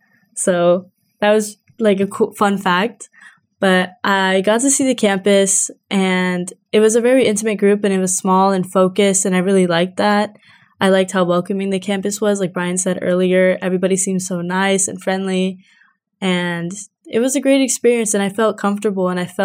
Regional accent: Springfield, Virginia, United States; I'm from Springfield, Virginia, and I'm majoring in business analytics.

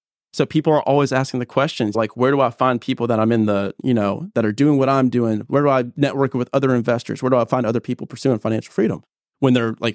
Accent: Chattanooga, Tennessee, United States; also born or lived in Atlanta; I'm from Chattanooga, Tennessee, lived in Atlanta, Georgia.

